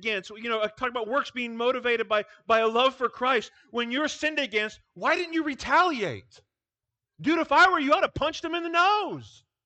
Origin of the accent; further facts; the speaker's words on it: Iowa, United States; I grew up in Iowa. It's a lot of the same stuff.